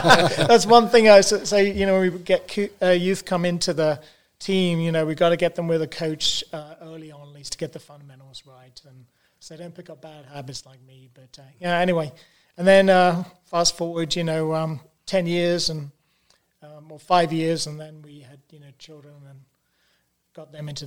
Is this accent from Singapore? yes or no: no; United Kingdom; moved away as an adult; now in United States; I'm British, so I'd never picked up a shotgun until I came to this country and started working here.